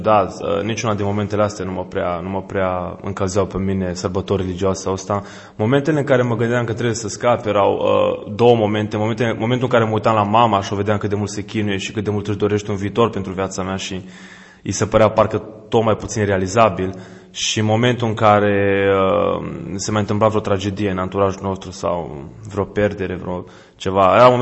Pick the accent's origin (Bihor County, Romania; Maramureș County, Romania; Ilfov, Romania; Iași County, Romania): Bihor County, Romania; Oradea; Da, într-adevăr, crescând așa la umbra blocurilor astea gri, e mai greu.